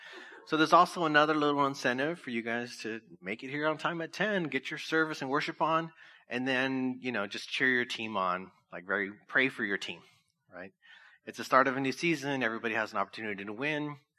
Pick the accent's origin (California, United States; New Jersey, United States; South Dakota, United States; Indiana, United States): California, United States; Orange Cove; Two kids growing up in Orange Cove.